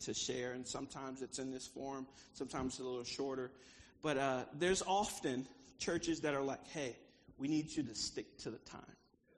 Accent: Virginia Beach, Virginia, United States; now in Suffolk, United States; So, but look, so I grew up right here in Virginia Beach. I actually went to Lansdowne Middle School and Lansdowne High School. So I felt like coming here, like I was kind of coming home. Like, I live in Suffolk now

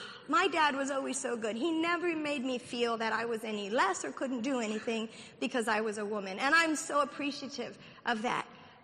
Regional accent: Haiti; now in United States; There are many countries that, you know, women can't do what we can do in America. I grew up in Haiti, and women couldn't even really climb trees.

